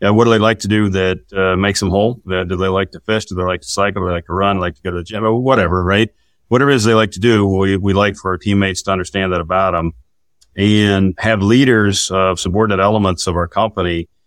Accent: West Virginia, United States; Yeah, I'm from Southern West Virginia myself. I happen to be from, the sticks of Southern West Virginia, born and raised.

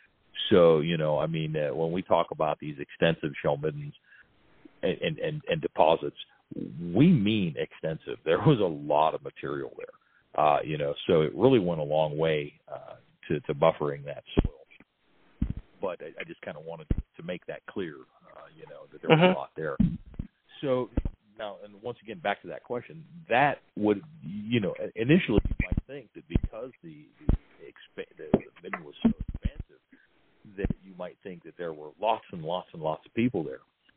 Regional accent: Steubenville, Ohio, United States; I'm from the Steubenville area.

